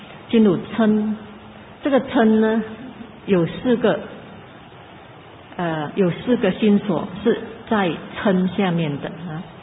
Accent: China; 我想我们中国人呢，也很多相信这个灵魂我见，包括很多佛教徒。

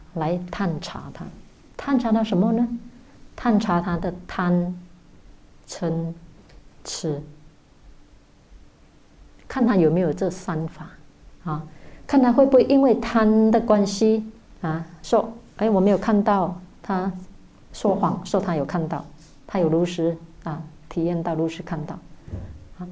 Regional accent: Malaysia; 我们马来西亚人更没有，我们马来西亚人比较单纯

